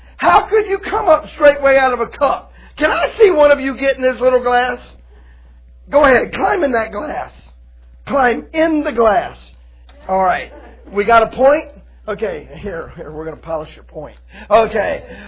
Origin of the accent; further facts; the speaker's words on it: Florida, United States; I'm from Florida. I don't like cold, okay?